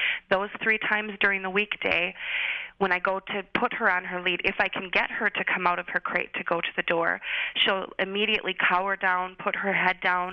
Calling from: Madison, Wisconsin, United States; I'm calling from Madison, Wisconsin.

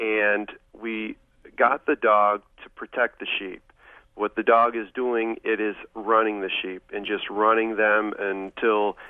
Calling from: Cairo, Georgia, United States; I'm calling from Cairo, Georgia

